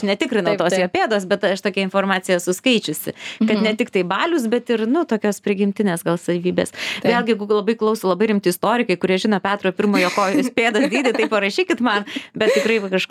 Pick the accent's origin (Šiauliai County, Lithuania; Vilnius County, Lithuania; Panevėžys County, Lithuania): Vilnius County, Lithuania; Vilnius; ir aš pati esu iš Antakalnį